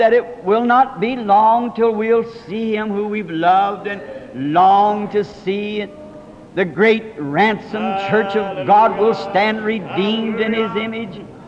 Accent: the South, United States; born there; and I'm a Southerner by birth, and I just like to speak to people wherever I see them.

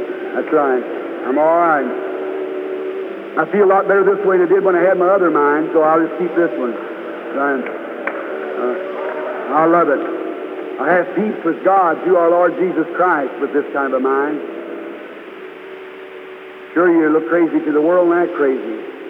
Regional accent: Jeffersonville, Indiana, United States; and I'm from Jeffersonville. That's about as far as I know.

